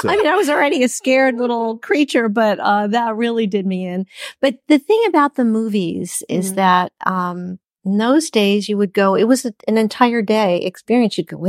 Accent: Bronx, New York, United States; I grew up in the Bronx and the Lowe's Paradise, which had stars on the ceiling.

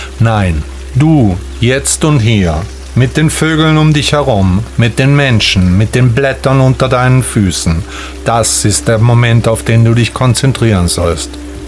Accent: Stuttgart, Baden-Württemberg, Germany; Ich sagte, oh, ich bin auch aus Stuttgart.

